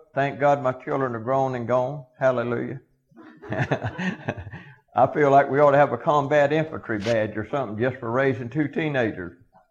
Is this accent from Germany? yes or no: no; Georgia, United States; I grew up extremely poor in South Georgia.